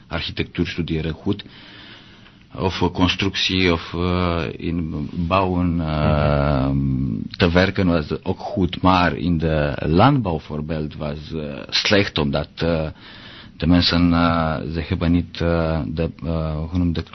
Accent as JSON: {"language": "Dutch", "country": "Romania", "second_language": "Dutch", "said": "Voor mij als Roemeen was het ongelooflijk."}